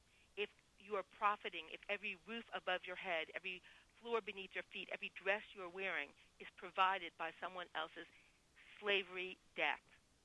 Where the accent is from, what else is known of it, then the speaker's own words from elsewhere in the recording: Washington, District of Columbia, United States; My own mother, I grew up in Washington, D.C., went to Georgetown Day School.